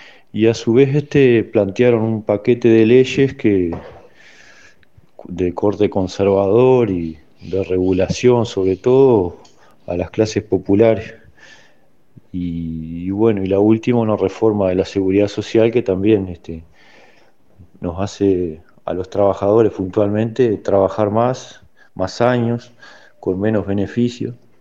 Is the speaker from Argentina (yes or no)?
no; Juan Lacaze, Colonia, Uruguay; Anteriormente tuve un breve pasaje por una textil en mi pueblo, en Juan Lacase, que cerró hace muchos años